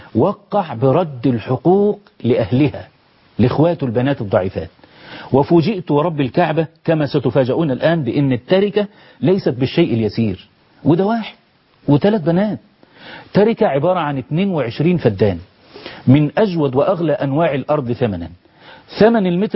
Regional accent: Egypt; بلدنا مصر

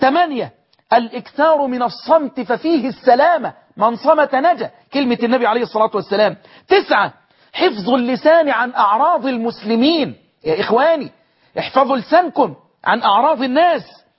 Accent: Egypt; نحن عندنا في مصر هنا

